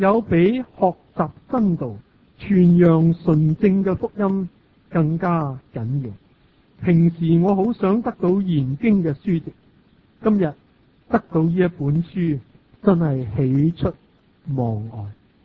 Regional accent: Hong Kong

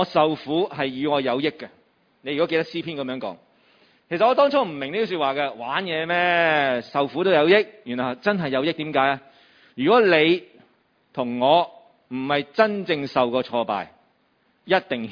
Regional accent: Guangdong, China; 我哋广东人就讲寡啦

